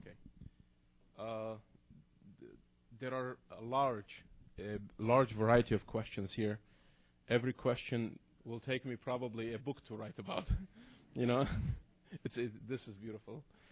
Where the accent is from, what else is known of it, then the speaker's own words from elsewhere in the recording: Kuwait City, Kuwait; moved away as an adult; now in United States; I was born in Kuwait City, in 1968. And after 19 years of getting, of course, my primary education, I came to the United States.